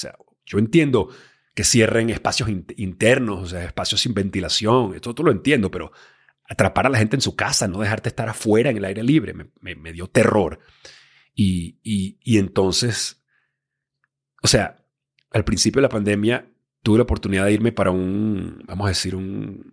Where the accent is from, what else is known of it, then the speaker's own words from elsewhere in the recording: Venezuela; moved away as an adult; also born or lived in Miami / Los Angeles / New York; yo me crié en Venezuela. A los 18 años ya estaba que me quería escapar del país en deterioro. Me fui a Estados Unidos, al sueño americano. Estudié en Miami. Luego tuve la oportunidad de trabajar en televisión por muchos años en Los Ángeles, en Nueva York.